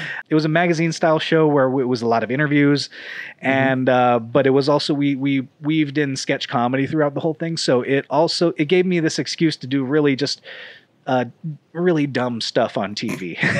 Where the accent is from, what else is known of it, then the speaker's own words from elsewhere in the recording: Hawaii, United States; I'm originally from Hawaii, and I was very fortunate.